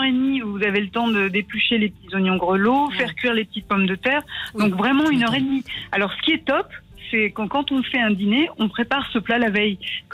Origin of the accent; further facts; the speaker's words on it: Lyon, Auvergne-Rhône-Alpes, France; Ah d'ailleurs, oui, vous savez, je suis lyonnaise